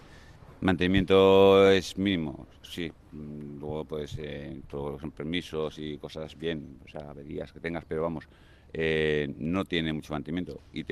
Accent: Barcelona, Catalonia, Spain; now in Santurtzi, Spain; no soy tan joven, soy bastante mayor. Pero no lo he conocido porque yo soy de Barcelona. De hecho, yo soy de Barcelona, mi mujer es de Paraguay y al final hemos acabado aquí, llevamos ya aquí bastantes años.

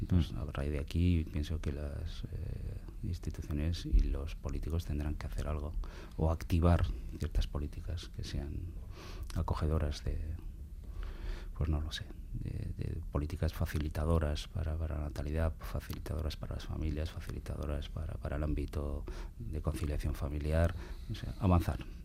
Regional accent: Basque Country, Spain; Y eso que provengo de Álava, en este caso.

